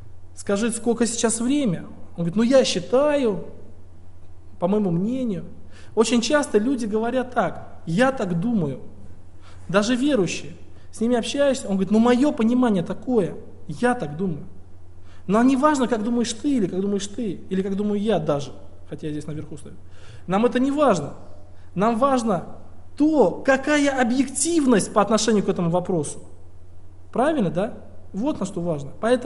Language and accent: Russian; Tolyatti, Samara Oblast, Russia; Я приехал сюда из России. Ой, фу, говорю, из России, из этого. Из Тольятти.